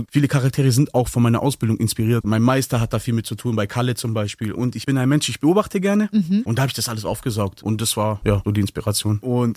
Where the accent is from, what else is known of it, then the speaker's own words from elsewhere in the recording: Ulm, Baden-Württemberg, Germany; Ich komme aus Ulm